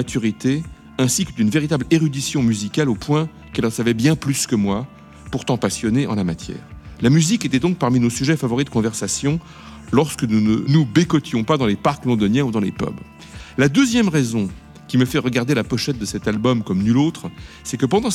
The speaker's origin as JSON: {"language": "French", "country": "France", "said": "Avoir 20 ans à Londres à cette période, c'était tout simplement fabuleux, surtout en tant que Français."}